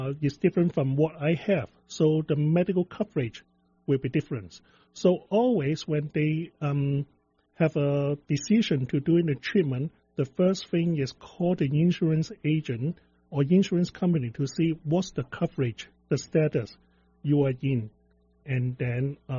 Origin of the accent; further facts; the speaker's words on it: Hong Kong; English is a second language; moved away as an adult; I come from Hong Kong to study at 1996.